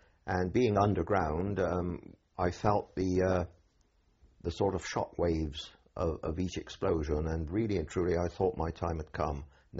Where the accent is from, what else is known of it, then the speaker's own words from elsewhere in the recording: Bristol, South West England, United Kingdom; I was born in Bristol, in a district called Moorfields, one of the most poorest areas of the city, on the 28th of June, on the 29th of June, 1928.